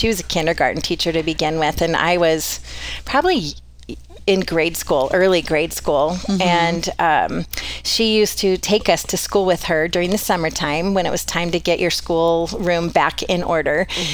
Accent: Idaho, United States; I am a local. Back in January 69, I was born at Kootenai Memorial Hospital, what it was called back in the day.

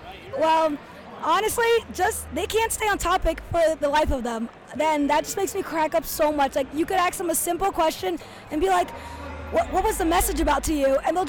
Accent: Mount Laurel, New Jersey, United States; I am from Mount Laurel, New Jersey

